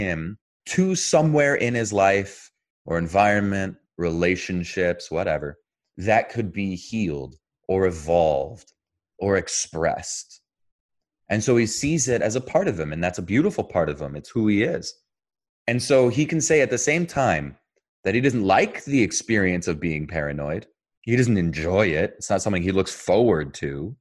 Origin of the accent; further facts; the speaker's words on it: New Jersey, United States; also born or lived in Israel; I was born in Israel, raised in New Jersey.